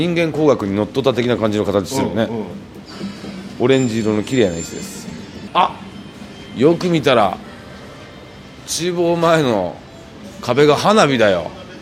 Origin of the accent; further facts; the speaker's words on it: Nagaoka, Niigata, Japan; 地元長岡のパン屋さん